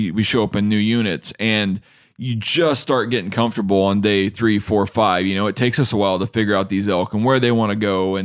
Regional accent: Washington, United States; I haven't hunted my home state of Washington for elk.

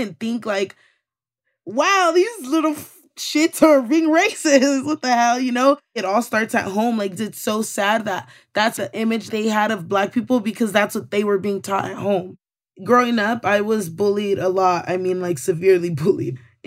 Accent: Mexico; I would say, you know, like, well, I'm Mexican, and I wouldn't want to go into detail about it. I feel like now I'm just more proud to tell my story and to tell people where I come from and who I am.

